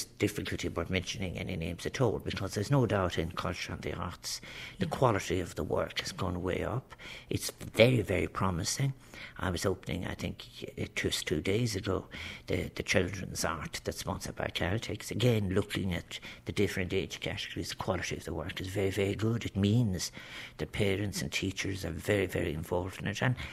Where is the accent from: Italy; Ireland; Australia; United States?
Ireland; Limerick, Munster; born there; I was born in Limerick, as you know